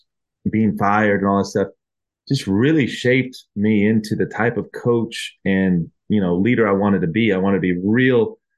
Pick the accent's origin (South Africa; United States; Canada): United States; Dripping Springs, Texas; I left from University of Texas and went back to my hometown, Dripping Springs.